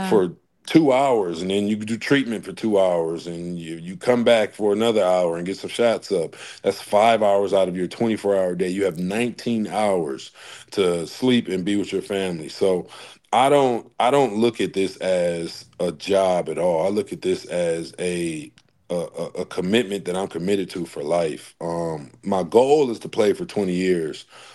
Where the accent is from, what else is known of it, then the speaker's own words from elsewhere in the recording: Flint, Michigan, United States; And I come from Vehicle City. If you don't know what Vehicle City is, it's Flint, Michigan.